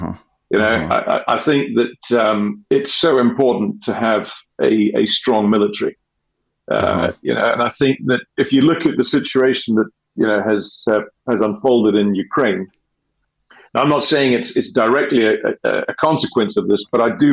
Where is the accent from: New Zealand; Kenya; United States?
Kenya; I was brought up in Kenya, in East Africa.